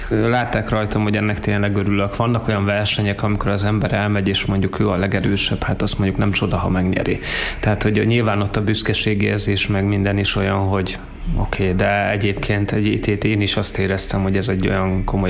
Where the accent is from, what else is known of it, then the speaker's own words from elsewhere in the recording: Kazincbarcika, Borsod-Abaúj-Zemplén, Hungary; Én Kazincz Barcikán nőttem fel, és ott ugye ott jártam általános iskolába